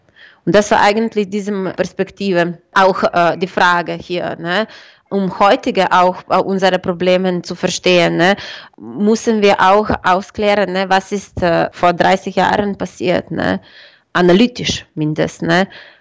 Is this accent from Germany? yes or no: no; Slovenia; German is a second language; Ich komme direkt aus Slowenien.